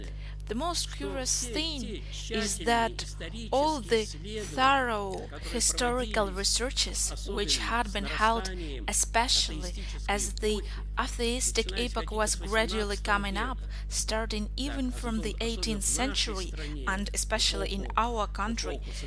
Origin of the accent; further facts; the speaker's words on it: Sergiev Posad, Moscow Oblast, Russia; I come from Sergiev Posad, and there is Lavra, and there is an academy.